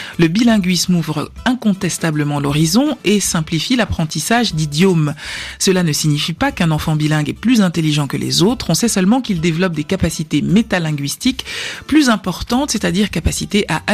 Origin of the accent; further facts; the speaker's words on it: Haiti; French is a second language; now in Dominican Republic; j'ai eu un mal fou à maîtriser le français, car j'ai quitté Haïti pour aller m'installer en République Dominicaine. Du coup, à la maison, on ne parle que le créole et l'espagnol.